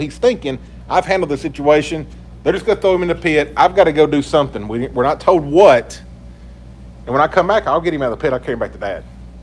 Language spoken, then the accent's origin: English; Tennessee, United States; also born or lived in around the world; born and raised in Tennessee, I've been around the world three times because of the Uncle Sam sending me there, been to a lot of places.